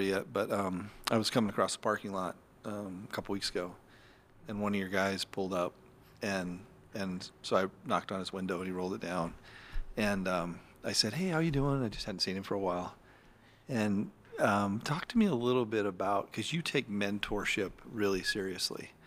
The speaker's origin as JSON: {"language": "English", "town": "Magna", "region": "Utah", "country": "United States", "tie": "born or raised there", "said": "I grew up in Magna."}